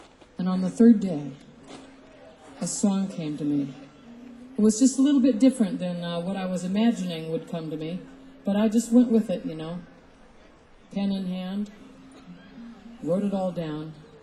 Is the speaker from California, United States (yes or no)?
yes; Berkeley, California, United States; I live in Berkeley, California. Yep. Born and raised a hippie, and I'll always be one.